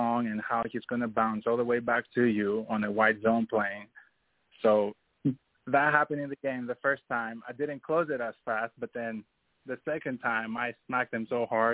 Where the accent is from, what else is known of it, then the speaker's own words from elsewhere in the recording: Greece; moved away; And when I came from Greece, that aspiration was more to for the NBA, right?